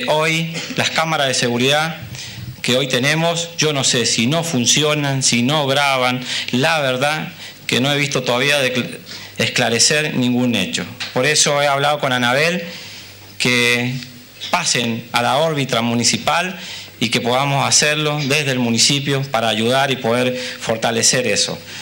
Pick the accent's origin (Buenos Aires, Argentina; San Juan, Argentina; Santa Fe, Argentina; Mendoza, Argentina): Buenos Aires, Argentina; Alvear; que estemos 10 minutos para explicarle que somos de Alvear y que queremos hacer la denuncia.